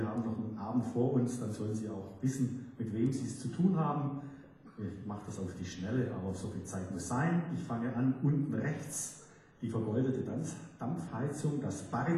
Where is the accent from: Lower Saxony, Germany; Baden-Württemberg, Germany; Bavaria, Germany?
Baden-Württemberg, Germany; Moosberg; Ich komme aus Moosberg.